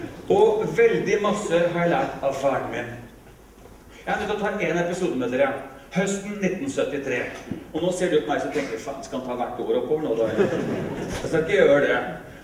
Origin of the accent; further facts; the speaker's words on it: Larvik, Vestfold, Norway; Og jeg blir kongen av Bjerregata der jeg vokste opp i Larvik.